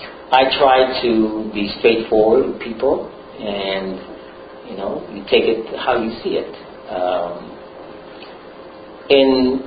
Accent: Brooklyn, New York, United States; accent: Brooklyn; And I broke into my straight Brooklyn accent.

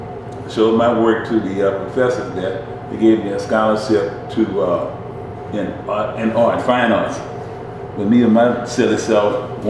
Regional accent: New Orleans, Louisiana, United States; I'm basically from New Orleans. I grew up in New Orleans, 64 years. Went to the public schools in New Orleans.

